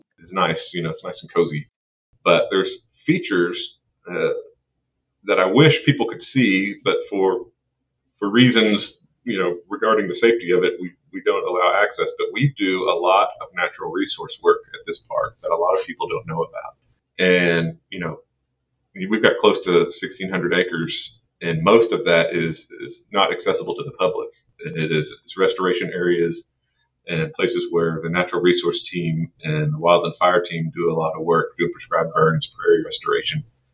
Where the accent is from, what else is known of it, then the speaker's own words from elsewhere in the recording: Houston, Texas, United States; I grew up in Houston, so I think I'm pretty immune.